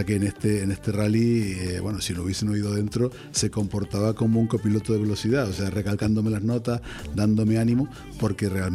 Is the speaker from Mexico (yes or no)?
no; Güímar, Canary Islands, Spain; yo soy de Güímar